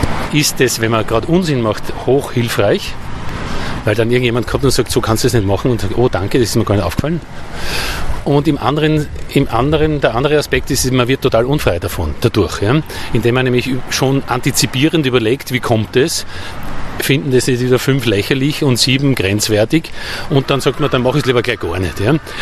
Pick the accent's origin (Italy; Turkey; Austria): Austria; now in Berlin, Germany; Nein, also ich lebe ja seit fast 30 Jahren in Deutschland. Ja? Und als Österreicher, vor allem in Berlin, wo ich bin